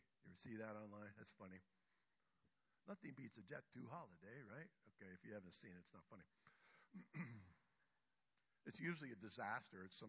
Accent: Pennsylvania, United States; I grew up near Pittsburgh. I remember as a child going to Forbes Field, which is long gone.

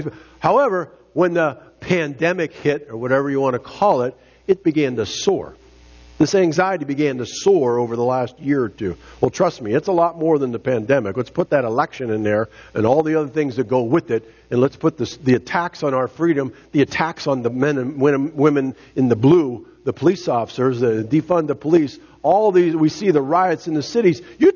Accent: United States; I am American through and through, and so are you.

